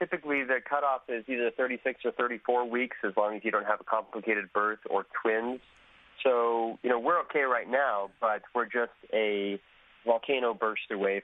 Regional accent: Healdsburg, California, United States; now in United Kingdom; I'm from Healdsburg, California, which is an hour north of San Francisco.

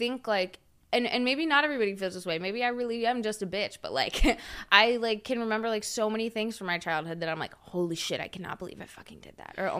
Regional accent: Huntersville, North Carolina, United States; Where I grew up in Huntersville is, like, super, like, ass backwards and, like, very conservative. At least it was when I was a kid.

